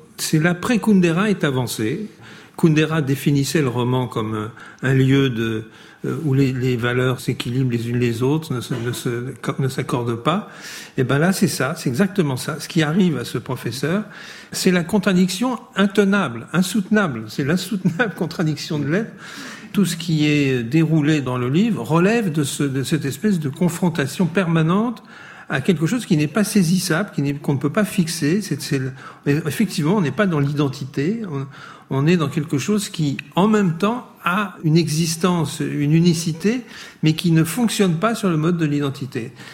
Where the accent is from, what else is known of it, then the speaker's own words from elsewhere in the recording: Étampes, Île-de-France, France; born there; moi, je suis né à Étampes, donc c'est un endroit que je connais.